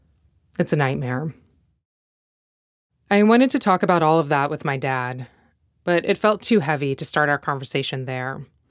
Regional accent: United States; This was true even for me, and I grew up in the States.

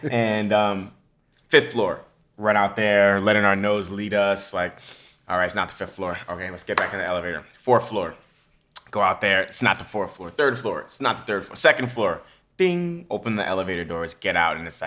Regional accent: New York City, New York, United States; I think growing up in New York City toughens you as a kid because you have to, everything's a journey.

